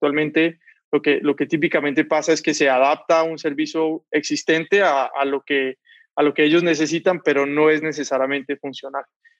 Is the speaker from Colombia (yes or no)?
yes; Cali, Valle del Cauca, Colombia; Soy de Cali, en Colombia.